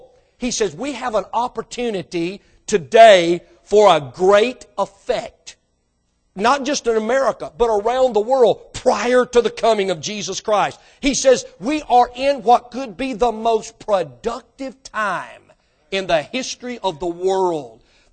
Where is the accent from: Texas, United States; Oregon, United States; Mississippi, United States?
Mississippi, United States; Now listen, I was raised in Mississippi and I know what a cotton field looks like.